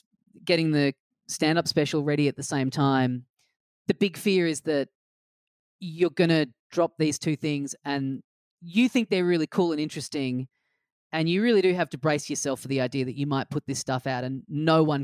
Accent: Australia; why would that ever have happened when I'm an Australian comedian?

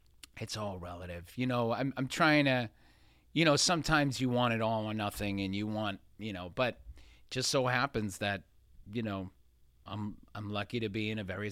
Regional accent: Boston, Massachusetts, United States; When I moved to Boston, I'm from Boston.

